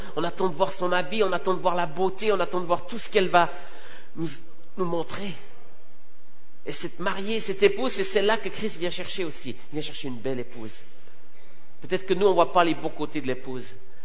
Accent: Romandy, Switzerland; je viens de la Suisse, mais de la Suisse francophone, on parle français

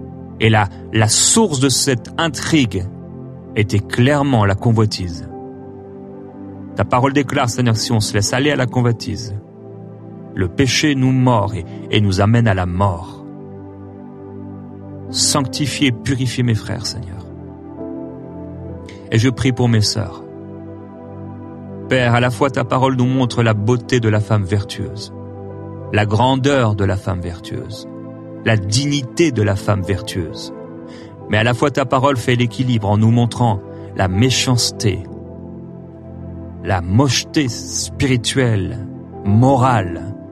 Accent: France; born there; moi-même, je suis né en France

